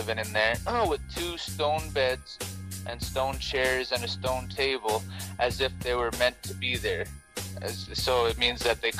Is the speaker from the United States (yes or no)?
no; Canada; you want to call us, you know, First Nations, there's another word. In Canada. And more specifically, I am from the Cree and the Dene nations.